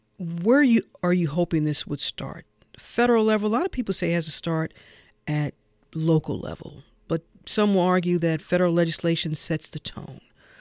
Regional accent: St. Louis, Missouri, United States; I'm from St. Louis, I root for the Braves

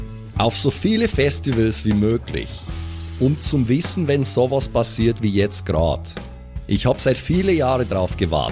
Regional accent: Vienna, Austria; Laura, ich bin aus Wien, okay? Wir reden da so.

